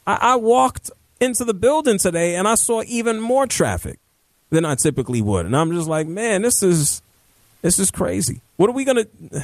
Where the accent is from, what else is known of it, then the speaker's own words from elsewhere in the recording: Bronx, New York, United States; now in Atlanta, United States; I'm in Atlanta, Georgia. I'm from the Bronx, New York. I'm a Yankee at heart.